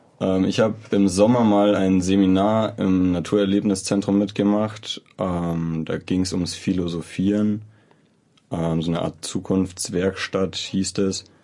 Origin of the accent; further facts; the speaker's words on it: Landshut, Bavaria, Germany; now in Munich, Germany; Ich bin auch aus Landshut nach München gezogen eben.